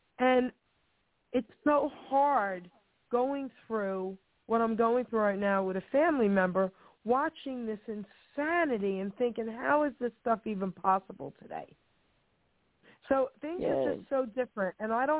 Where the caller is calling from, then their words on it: New Jersey, United States; sweetie, calling from New Jersey.